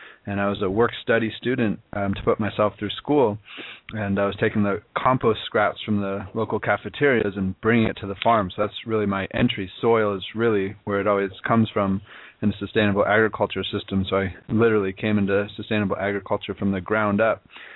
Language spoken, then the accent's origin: English; Ann Arbor, Michigan, United States; because I grew up in Ann Arbor in Michigan, and brought me back to the Midwest for the summer.